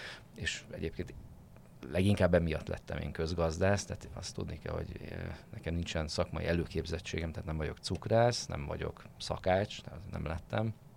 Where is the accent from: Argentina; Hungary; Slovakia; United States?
Hungary; Balassagyarmat, Nógrád; Mi balassagyarmatiak vagyunk, és hát emlékszem rá, hogy Salgótarjánból, Vácról, tehát ilyen 40-50 kilométeres távolságból jártak át hozzánk vásárolni az emberek